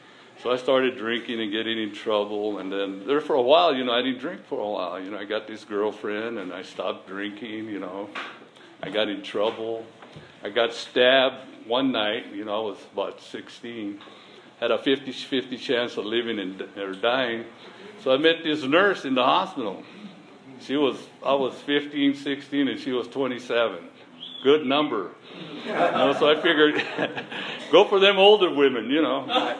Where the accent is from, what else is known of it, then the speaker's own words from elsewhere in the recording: Albuquerque, New Mexico, United States; Well, I was brought up and raised in Albuquerque, New Mexico. That's where I was raised and brought up, and that's where I was from